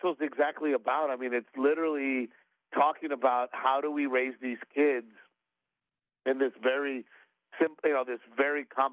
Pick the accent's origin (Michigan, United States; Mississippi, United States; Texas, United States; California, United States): Texas, United States; Gregory; I grew up in a little town in Texas called Gregory, Portland. And, you know, I am a very simple man.